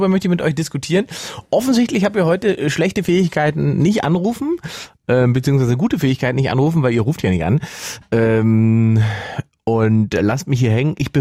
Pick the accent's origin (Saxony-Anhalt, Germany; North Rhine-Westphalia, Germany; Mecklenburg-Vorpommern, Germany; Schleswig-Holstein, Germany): Saxony-Anhalt, Germany; die Telefonnummer von da, wo ich geboren bin quasi, die habe ich immer noch im Kopf, zu Hause Sachsen-Anhalt von Mama aus der Wohnung.